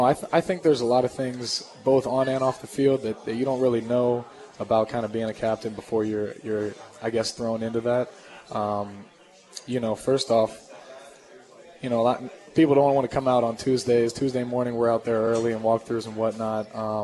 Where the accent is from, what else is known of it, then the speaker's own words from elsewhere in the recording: Cincinnati, Ohio, United States; My Cincinnati sports teams have been, it's been rough, to say the least.